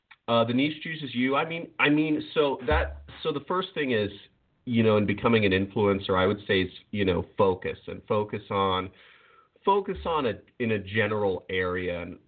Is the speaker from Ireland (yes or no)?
yes; Ireland; I have a tendency to repeat myself. I'm Irish.